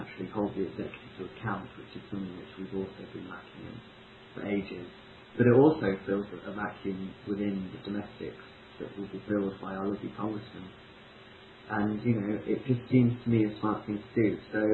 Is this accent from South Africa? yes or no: no; Rugby, West Midlands, United Kingdom; We'll organise it in my hometown of Rugby.